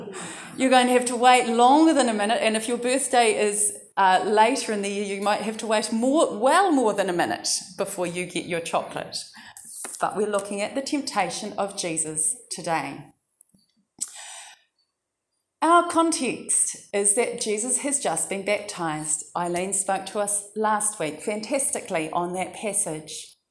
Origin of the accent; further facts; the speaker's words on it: Dunedin, Otago, New Zealand; I'm from Dunedin originally